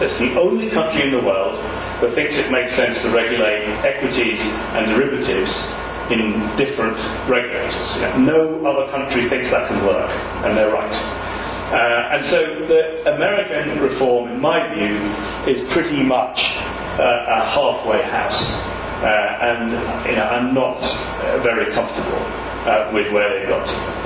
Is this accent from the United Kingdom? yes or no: yes; England, United Kingdom; This is a point, as an Englishman, I like to just to make clear.